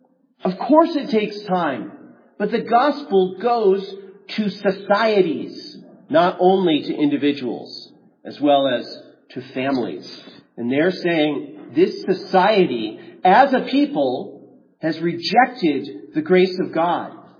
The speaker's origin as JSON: {"language": "English", "country": "United States", "said": "I have to tell you that we as American Christians especially think very individually."}